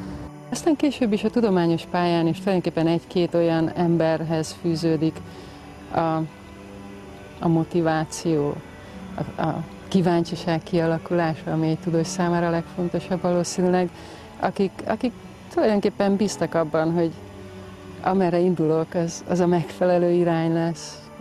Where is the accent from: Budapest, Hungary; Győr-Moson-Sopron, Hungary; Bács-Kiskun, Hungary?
Budapest, Hungary; A 60-as években nőttem fel a Feneketlen tó partján, a 11. kerületben.